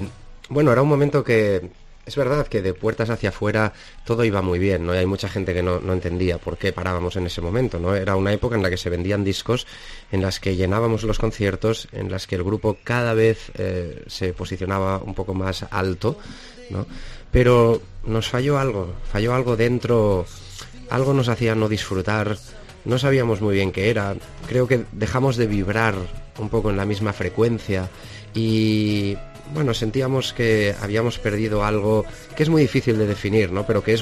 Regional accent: Spain; los que venimos de España

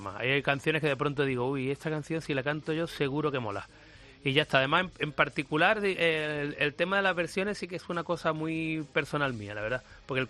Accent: Málaga, Andalusia, Spain; Bueno, pues soy de Málaga, empecé en el año 1982 como vocalista

